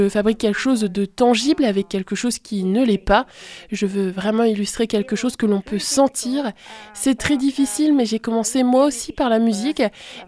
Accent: Italy; French is a second language; now in United Kingdom; Je viens d'Italie à l'origine, alors je pense qu'en arrivant au Royaume-Uni, j'ai aussi amené mon héritage, mais je pense que je n'avais jamais vu cela avant de déménager de l'Italie.

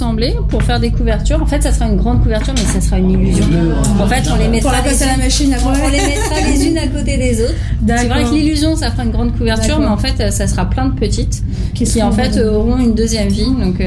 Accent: Rouen, Normandy, France; now in Le Havre, France; Quand on vient d'une autre ville, j'avoue, quand je suis venue de Rouen, j'étais curieuse.

